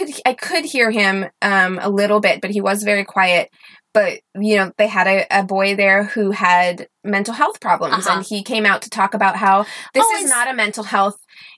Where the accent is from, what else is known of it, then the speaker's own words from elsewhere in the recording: Missouri, United States; but I am from Southern Missouri, or I've lived a lot of places, but that's home to me.